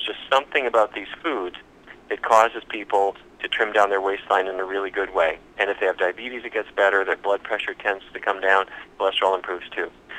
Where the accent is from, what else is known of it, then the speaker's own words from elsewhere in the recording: Fargo, North Dakota, United States; now in Washington, United States; I grew up in Fargo, but my office is now here in Washington, D.C.